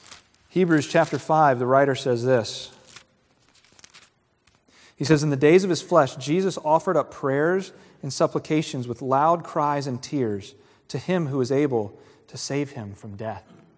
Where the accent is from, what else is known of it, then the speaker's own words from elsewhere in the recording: Virginia Beach, Virginia, United States; I grew up in Virginia Beach.